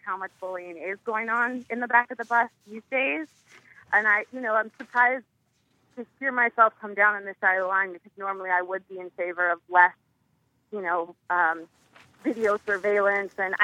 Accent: Massachusetts, United States; I grew up on Cape Cod in a small, you know, little town with, you know, a sweet little population

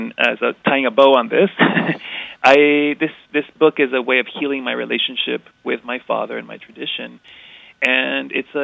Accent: Oakland, California, United States; I grew up in Oakland, California, in a Mexican Puerto Rican family.

